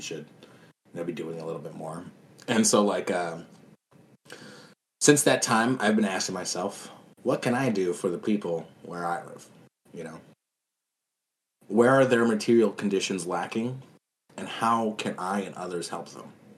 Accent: South Dakota, United States; I am Ogala Lakota from Pine Ridge Indian Reservation.

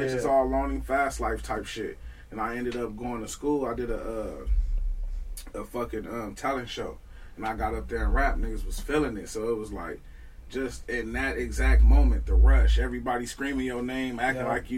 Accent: Moreno Valley, California, United States; Yeah, I'm from the IE, man, Inland Empire. I'm from Reno Valley, California.

